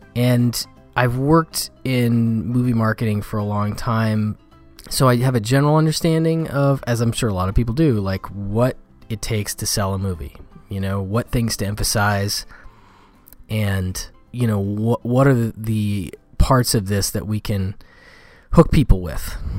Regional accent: Wisconsin, United States; the fact that he is from my home state. He's from Wisconsin

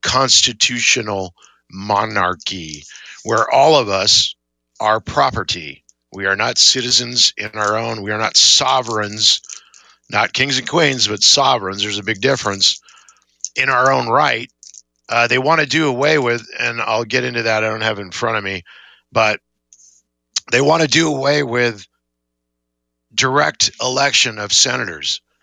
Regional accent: San Diego, California, United States; now in California, United States; I'm from the South, born and raised, San Diego. Okay, not quite what most people would consider the South, but hey.

